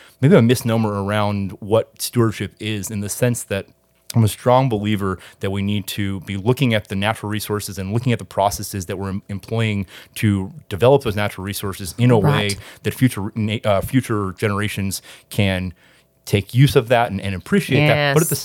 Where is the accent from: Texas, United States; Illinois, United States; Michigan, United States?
Texas, United States; Houston; By way of sort of introduction to myself, born and raised in Houston, went to undergrad in Boston